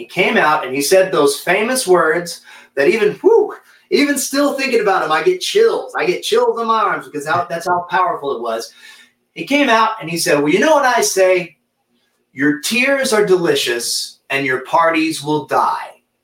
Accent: Texas, United States; I had moved back to the small town where I grew up in East Texas because financially I took a nosedive, full disclosure.

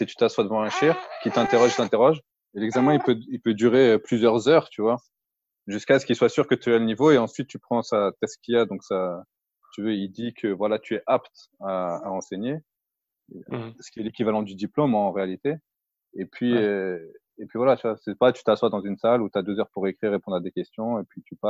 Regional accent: France; moi j'ai grandi en France par exemple, bah le contexte je le connais, point à la ligne, j'ai pas besoin d'apprendre ce que c'est que la France

